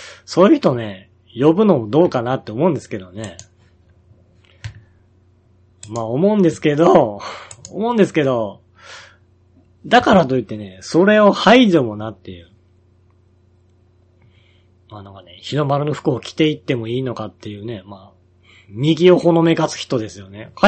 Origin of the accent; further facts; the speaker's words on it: Nara, Japan; まあ、僕らは奈良ですからね。まだね、隣大阪やからね、なんとかなってるっていう